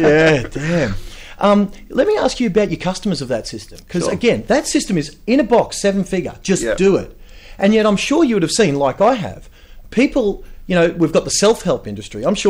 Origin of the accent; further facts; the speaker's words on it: Ipswich, East of England, United Kingdom; because I come from Ipswich, a bit of working class background, that was me.